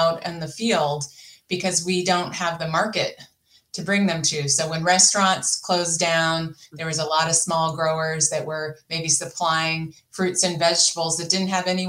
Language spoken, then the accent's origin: English; California, United States; Well, I grew up in California in Napa County, so in the wine industry, but my family actually wasn't in it.